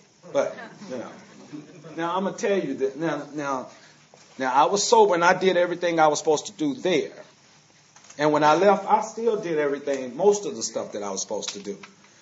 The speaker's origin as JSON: {"language": "English", "town": "Louisville", "region": "Kentucky", "country": "United States", "said": "by the way, I'm from Louisville, Kentucky. Anybody here from Kentucky? No. I am. You are. I'm from Louisville."}